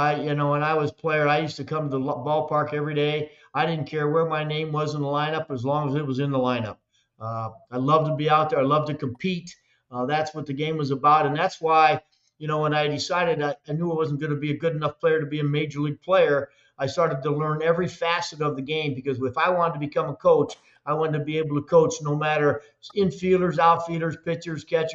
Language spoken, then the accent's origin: English; Michigan, United States; Well, I'm from Michigan, Cameron, originally, and there was a Detroit Tiger, and when I was growing up, we weren't able to see baseball like you can today.